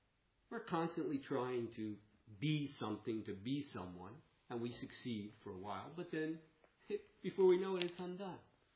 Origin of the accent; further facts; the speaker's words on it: United States; I'm an American. I don't even have a car, but I am an American.